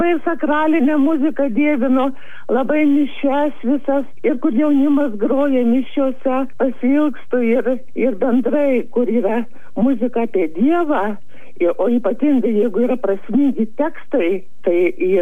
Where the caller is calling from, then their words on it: Klaipėda, Klaipėda County, Lithuania; Aš iš Klaipėdos.